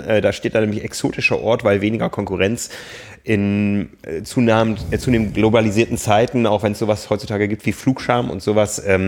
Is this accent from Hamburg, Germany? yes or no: yes; Hamburg, Germany; der Wind ist mein Freund als Hamburger.